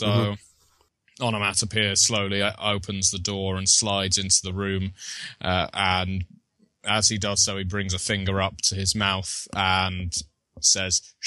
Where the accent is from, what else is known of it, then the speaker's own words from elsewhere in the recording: South East England, United Kingdom; also born or lived in Salisbury / Southampton; I have almost all of my life lived on the south coast of England near the south coast of England, moving between the cities of Salisbury and Southampton.